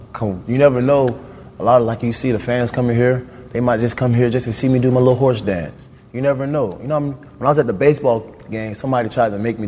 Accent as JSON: {"language": "English", "town": "Fort Myers", "region": "Florida", "country": "United States", "said": "We always compare it to people like, where are you from? From Fort Myers. Where that's at? We're like, Naples, close to Naples."}